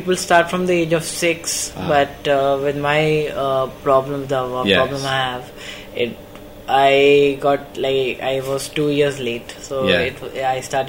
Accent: New Delhi, Delhi, India; Well, I'm from New Delhi, which is the capital of India

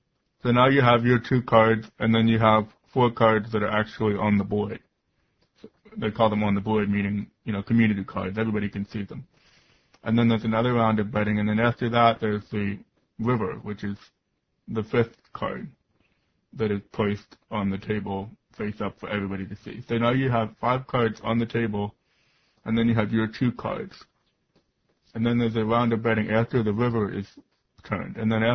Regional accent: Pennsylvania, United States; I'm still here in Pennsylvania. I just graduated from college and now living at home here.

